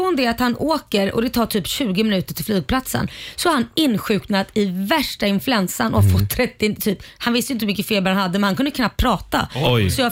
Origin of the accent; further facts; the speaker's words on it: Sweden; jag har aldrig talat om det här, jag är från Sverige